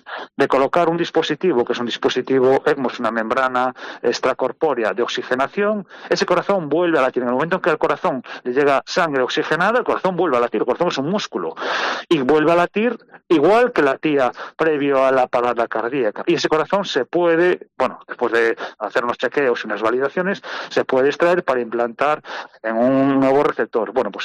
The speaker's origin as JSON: {"language": "Spanish", "country": "Spain", "said": "somos los españoles los más generosos y los más solidarios"}